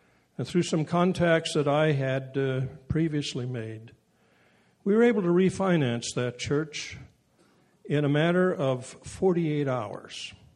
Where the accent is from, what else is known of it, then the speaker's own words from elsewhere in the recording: California, United States; and I had just taken a very troubled church in the Detroit area of Michigan, and it was winter, and we're from California.